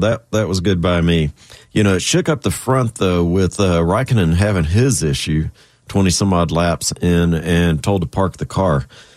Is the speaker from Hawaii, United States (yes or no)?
no; Texas, United States; Sorry, guys. I am from Texas.